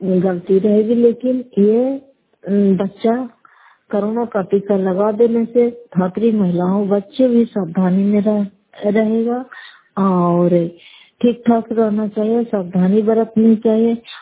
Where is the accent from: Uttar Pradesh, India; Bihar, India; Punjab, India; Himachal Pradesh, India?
Bihar, India; Gatapur; गातापुर पंचायत मकरौता जिला Nalanda karate block की निवासी हूँ